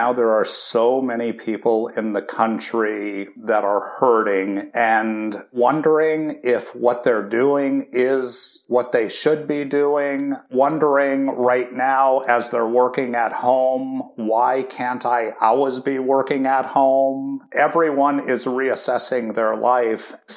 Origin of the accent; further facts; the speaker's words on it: Duluth, Minnesota, United States; You know, I grew up in Duluth, Minnesota. I was one of six kids